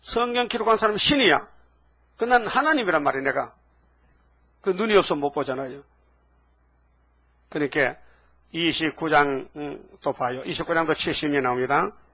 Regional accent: Uiseong, North Gyeongsang, South Korea; 제가 태어난 곳 한골에서 태어났는데 의성군 다이면 달재동 한골 임금님 나는 골짜기 태어났다 내가요. 내 고향이 임금 골짜기요.

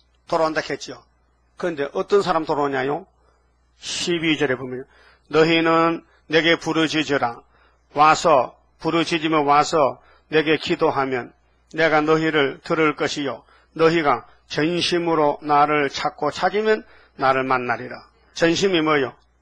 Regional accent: Uiseong, North Gyeongsang, South Korea; 제가 태어난 곳 한골에서 태어났는데 의성군 다이면 달재동 한골 임금님 나는 골짜기 태어났다 내가요. 내 고향이 임금 골짜기요.

